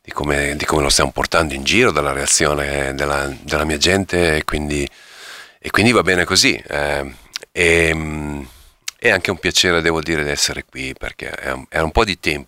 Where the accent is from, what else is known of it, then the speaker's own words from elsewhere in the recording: Upper Adriatic, Italy; nato e cresciuto sull'Alto Adriatico, e che sogna e che di diventare poi un musicista